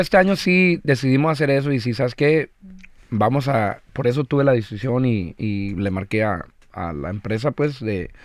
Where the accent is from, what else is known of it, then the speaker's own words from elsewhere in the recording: Mexico; now in United States; yo soy mexicano de corazón, pero pues a huevo, soy americano aquí, pues.